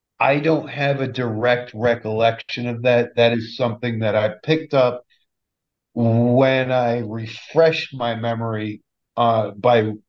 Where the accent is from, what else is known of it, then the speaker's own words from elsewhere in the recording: New Hampshire, United States; I know because I'm from New Hampshire, so I know this.